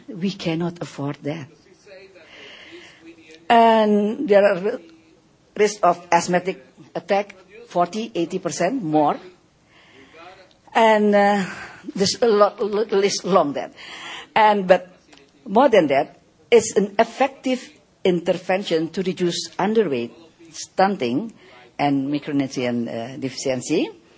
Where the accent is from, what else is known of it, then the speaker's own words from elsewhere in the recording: Indonesia; English is a second language; Because I come from Indonesia. In my country, we just realize now that we are not very optimal early initiation.